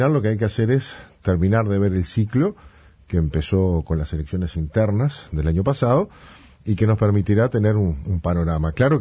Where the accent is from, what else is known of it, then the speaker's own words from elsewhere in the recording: Montevideo, Uruguay; Nosotros, como montevideanos, muchas veces vemos en las elecciones de mayo muy, muy sesgadas por nuestra visión de Montevideo.